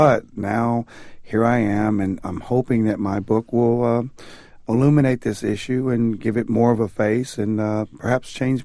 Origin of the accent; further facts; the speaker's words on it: Texas, United States; also born or lived in Germany; we moved from Germany to the United States. It was a culture shock. It was very difficult for my brother and I, after having been raised on army bases across the globe, to come to a small East Texas town.